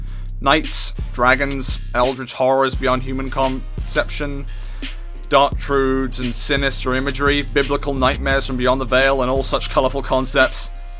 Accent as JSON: {"language": "English", "town": "Cowes", "region": "South East England", "country": "United Kingdom", "tie": "born or raised there", "said": "I am a 21-year-old media student studying at Isle of Wight College. I grew up in Cowes and have remained an Islander all my life."}